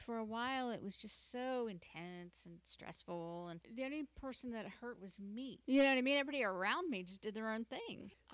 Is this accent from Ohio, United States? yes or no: yes; Cincinnati, Ohio, United States; Because back in my hometown in Cincinnati, I went to the one recently in April